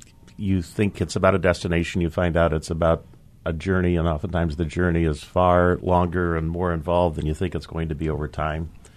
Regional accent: Binghamton, New York, United States; I was born in Binghamton, so part of this greater New York State area. Grew up in a farm, a rural kid

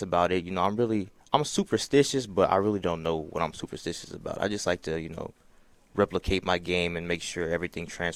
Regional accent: Madera, California, United States; So I thought, why not stay in my hometown, play from my home high school, and just stay true to my friends, family, and the community in Madera.

